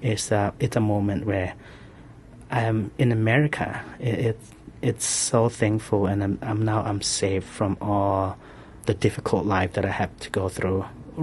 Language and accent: English; Myanmar; now in United States; I'm originally from Burma, now called Myanmar. I live in the United States for about 15 years.